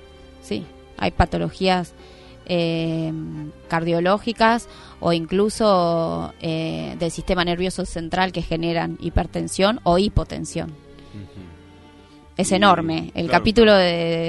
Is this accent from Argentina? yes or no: yes; Argentina; Uno tiene la cultura también como argentino de que todo o se festeja comiendo